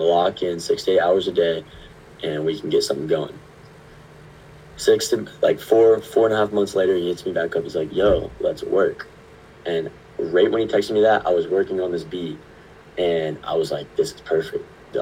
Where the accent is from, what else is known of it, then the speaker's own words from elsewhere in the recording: Louisville, Kentucky, United States; my favorite set I played this summer was The Hub, actually, in Louisville. My hometown is my last hometown show before I came to college at University of Kentucky.